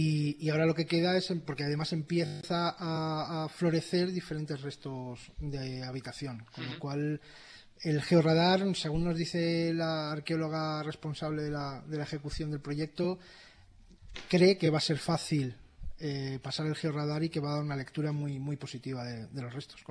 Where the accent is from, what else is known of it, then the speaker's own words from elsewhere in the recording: Manzanares el Real, Community of Madrid, Spain; el patrimonio de mi pueblo, el pueblo donde he nacido, donde he vivido y donde se crían mis hijas